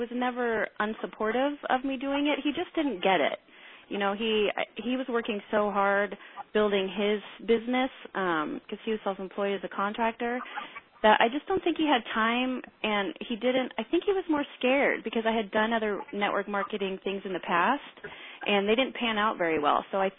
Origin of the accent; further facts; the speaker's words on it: San Clemente, California, United States; I'm from San Clemente, California, down in Southern California